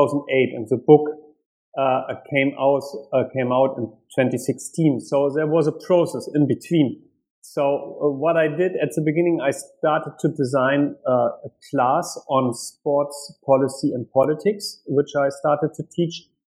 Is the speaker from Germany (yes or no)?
yes; Germany; I grew up in Germany, in West Germany